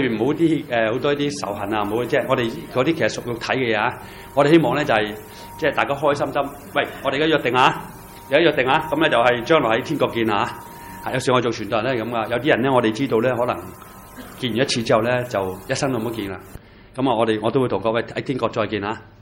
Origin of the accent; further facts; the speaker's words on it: China; 其實我中國人都係咁樣嘅